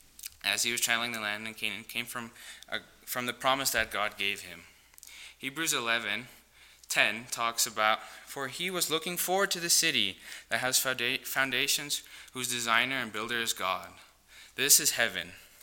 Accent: South Africa; now in United States; I'm an immigrant from South Africa. It is almost by coincidence, maybe, that exactly 1 year ago today, my family and I received our American citizenship

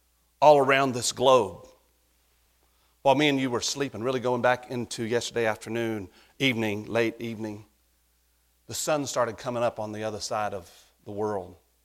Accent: North Carolina, United States; I'm from North Carolina. You know what they call North Carolina? It's part of the Bible Belt.

